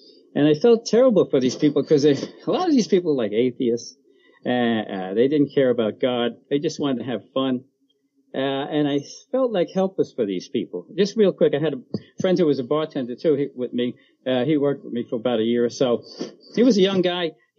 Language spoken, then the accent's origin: English; Brooklyn, New York, United States; born there; So real quick, I was born in Brooklyn. Back in the day, I went to parochial school, all boys parochial school.